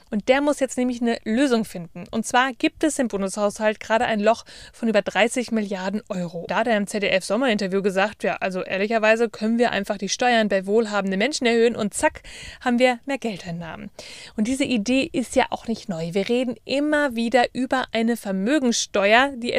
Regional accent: Bielefeld, North Rhine-Westphalia, Germany; Universität Bielefeld, meiner Heimatstadt

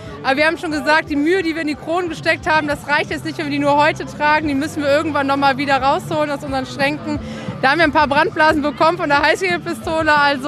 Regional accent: Linz am Rhein, Rhineland-Palatinate, Germany; ich komme aus Linz am Rhein.

